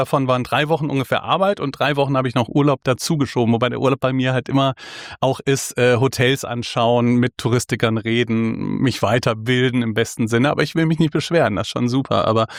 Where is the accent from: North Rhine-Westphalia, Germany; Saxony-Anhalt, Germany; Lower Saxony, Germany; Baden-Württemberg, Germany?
North Rhine-Westphalia, Germany; Bonn; accent: Rhenish; Na, groß geworden bin ich in unserer alten Bundeshauptstadt in Bonn im Rheinland. Ich bin also eine rheinische Frohnatur, habe den Dialekt aber verloren, weil ich in Hannover studiert habe